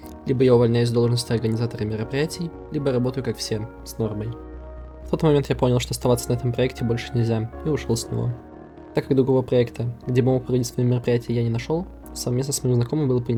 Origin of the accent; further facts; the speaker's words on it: Russia; я родился и живу в России